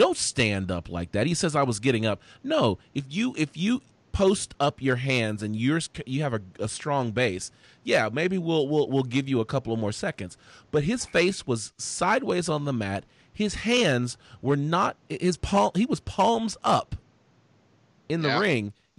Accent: Texas, United States; born there; I was born in Texas as well.

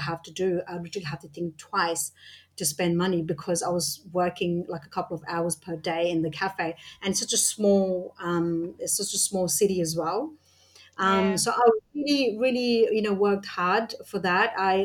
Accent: Nepal; now in Australia; Yeah, so basically you could say that like half of my life I grew up in Australia.

